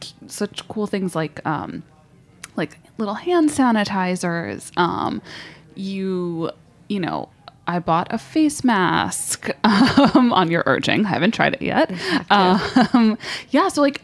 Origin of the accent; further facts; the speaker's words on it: New York, United States; and I grew up in New York, so I have a lot of experience with bodegas.